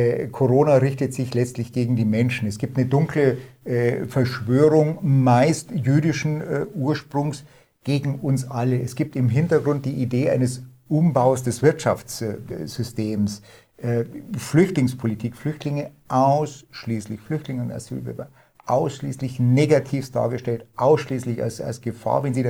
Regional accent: Bavaria, Germany; Also ihr hört mal unschwer, wo ich herkomme, bei ihm auch, also aus dem tiefsten Bayern.

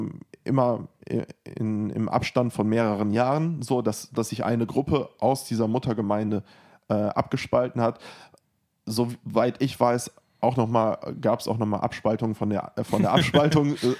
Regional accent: Espelkamp, North Rhine-Westphalia, Germany; Ich komme ja hier aus Espelkamp.

